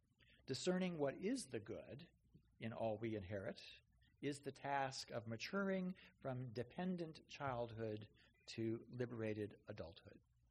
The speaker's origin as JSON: {"language": "English", "town": "Santa Monica", "region": "California", "country": "United States", "tie": "born or raised there", "said": "I was raised in Santa Monica to middle-class parents matters to who I am, that I am white in America"}